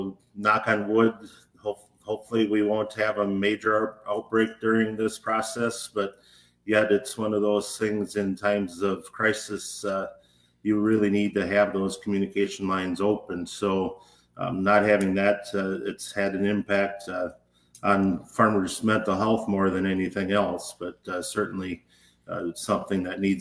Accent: Cashton, Wisconsin, United States; if there's an outbreak in Cashton, Wisconsin, which is my hometown

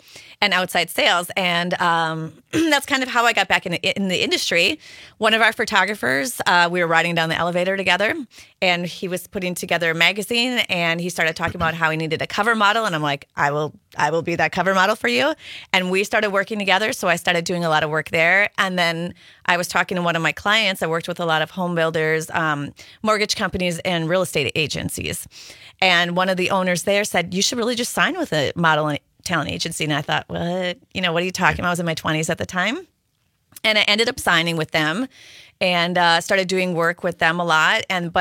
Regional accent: Luxembourg; but when I turned 18, growing up in Luxembourg and no internet back then

